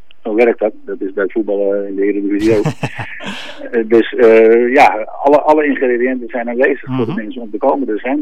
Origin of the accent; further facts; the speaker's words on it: Amsterdam, North Holland, Netherlands; Ik ben een Amsterdammer